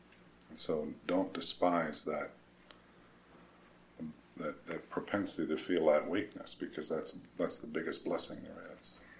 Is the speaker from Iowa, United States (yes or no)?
no; Minnesota, United States; born there; I hadn't seen the house that I was born in Minnesota.